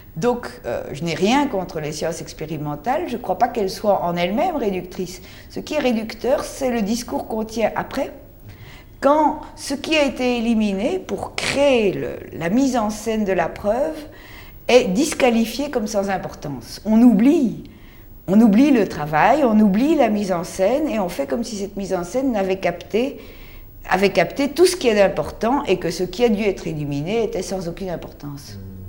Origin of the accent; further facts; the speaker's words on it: Brussels, Belgium; je suis belge et même bruxelloise.